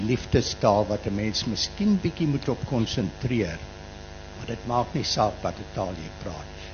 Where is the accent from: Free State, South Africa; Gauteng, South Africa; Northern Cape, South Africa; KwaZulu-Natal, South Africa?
KwaZulu-Natal, South Africa; Durban; ek kom van Durban af, so ons het nie eintlik 'n probleem met die Engels daar nie